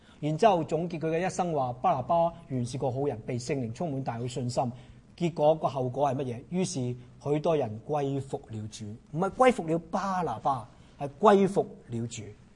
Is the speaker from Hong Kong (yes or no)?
no; Canada; 你睇我哋加拿大人好典型嘅，平均七年換一次屋嘅。